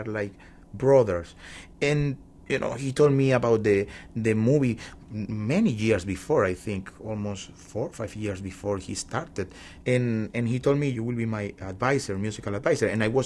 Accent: Venezuela; We study Bolívar in the school, you know. We read, you know, his letters, his most important speeches. And of course, in every main square in Venezuela, we have a Simón Bolívar statue

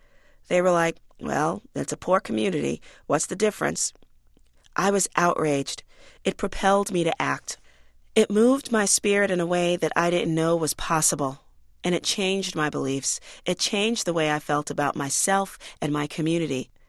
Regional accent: New York City, New York, United States; Today, when I say I'm from the South Bronx, I stand up straight. This is home, and it always will be.

